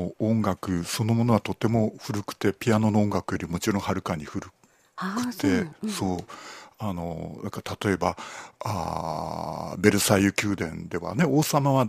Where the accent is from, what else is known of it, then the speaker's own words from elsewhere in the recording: Kyoto, Japan; そう、ここ京都ですけど、京都で私が高校生だった頃、